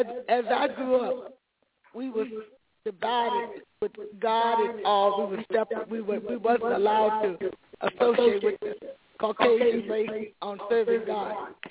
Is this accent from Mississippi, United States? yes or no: yes; Mississippi, United States; Well, growing up in the South is something that you have to really deal with, because first of all, you have to deal with the weather.